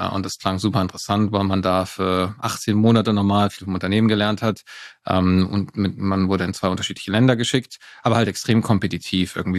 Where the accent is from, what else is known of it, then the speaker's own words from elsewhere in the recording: Freiburg, Baden-Württemberg, Germany; also born or lived in Cologne; den Rest meiner Jugend bin ich in Freiburg aufgewachsen, zur Schule gegangen, also von dem her sage ich immer, ich bin Freiburger, fühle mich auch wie Freiburger, also von dem her Freiburg im Breisgau ist die Heimat.